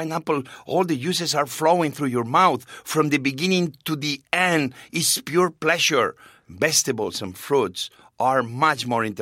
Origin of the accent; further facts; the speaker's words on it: Spain; now in United States; Well, I grew up in Spain with just plain white bread and mayo